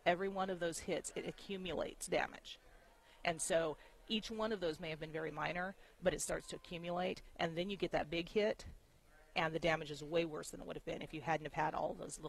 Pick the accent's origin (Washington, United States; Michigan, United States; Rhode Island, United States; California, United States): Michigan, United States; because I grew up in Southwest Michigan.